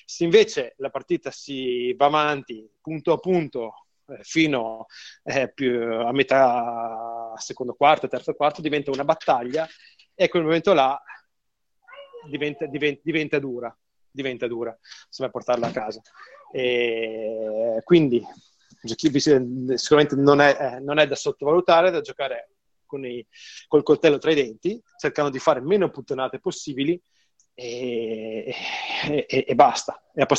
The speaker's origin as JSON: {"language": "Italian", "region": "Veneto", "country": "Italy", "said": "No, io guarda, dalle mie parti, cioè, in Veneto si diceva"}